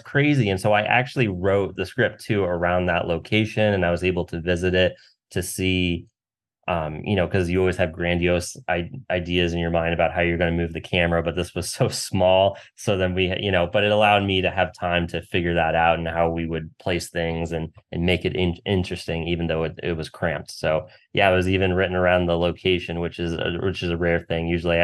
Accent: Missouri, United States; I'm from Missouri originally.

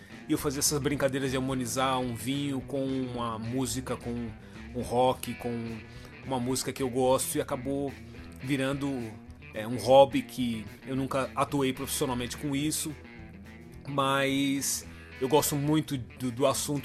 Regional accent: São Paulo, Brazil; eu sou paulistano, jornalista

